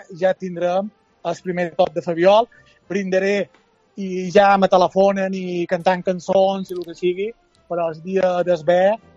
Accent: Ciutadella, Balearic Islands, Spain; also born or lived in Colombia; now in Cancún, Mexico; Jo fa 25 anys que som fora de Ciutadella, però ben cada any, dues o tres vegades. Vale? He estat visquent uns anys a Colòmbia i ara fa 20 anys que som aquí a Mèxic. Som a Cancún

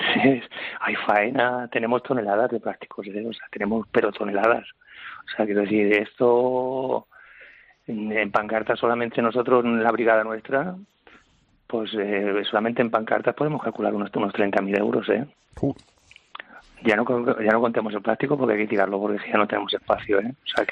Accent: Catalonia, Spain; el problema que tenemos en Cataluña, que somos los ciudadanos españoles y catalanes los que estamos presos.

